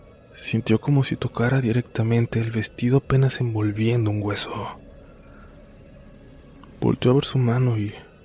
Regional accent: Baja California, Mexico; volvemos a mi tierra, a Baja California

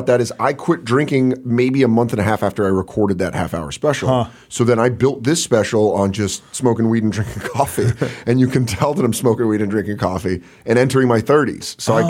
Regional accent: Colorado, United States; also born or lived in Arizona; I know it's a weird thing to say, but I grew up in Colorado and then moving to Arizona, the lack of seasons was kind of, it really bugged me.

